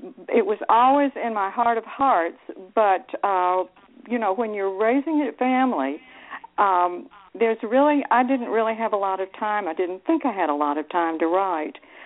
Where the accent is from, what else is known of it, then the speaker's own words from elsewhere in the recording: Cedar Creek, United States; when I grew up in Cedar Creek and the road to our house had one lane. So I just sort of, you don't realize where you're from until you move away